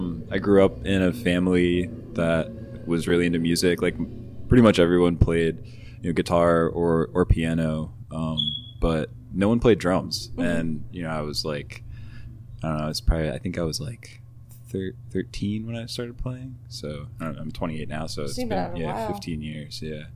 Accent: Laurel, Maryland, United States; I grew up in Laurel, Maryland.

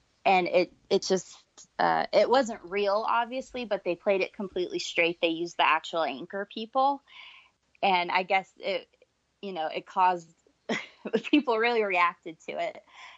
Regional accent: United States; it's October and I'm an American

